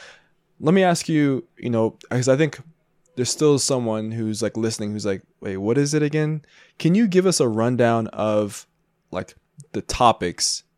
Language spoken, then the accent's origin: English; United States; I am American.